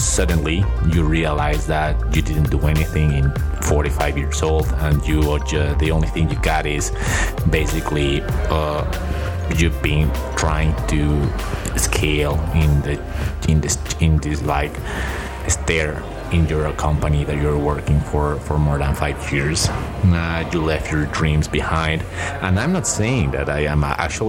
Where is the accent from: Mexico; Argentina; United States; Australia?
Mexico; English is a second language; I'm coming from Mexico. I've come from a family of entrepreneurs